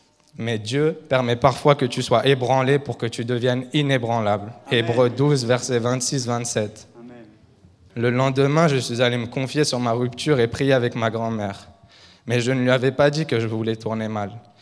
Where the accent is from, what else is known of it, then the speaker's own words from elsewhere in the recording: France; alors que je suis français